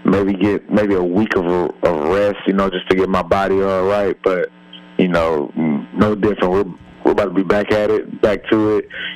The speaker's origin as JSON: {"language": "English", "town": "Mobile", "region": "Alabama", "country": "United States", "tie": "born or raised there", "said": "it's just about being in Mobile, you know, playing in front of, you know, my hometown and my family one more time."}